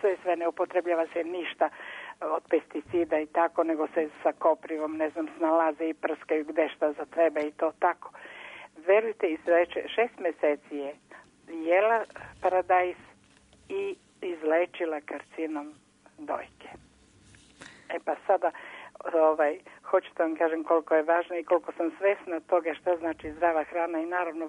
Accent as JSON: {"language": "Serbian", "town": "Pristina", "region": "Pristina District", "country": "Kosovo", "tie": "born or raised there", "moved": "yes", "said": "Ja sam rodom iz Prištine, a mi smo pobegli iz Prištine kad je Tito po Titovim režimom, jer nismo mogli tamo da živimo."}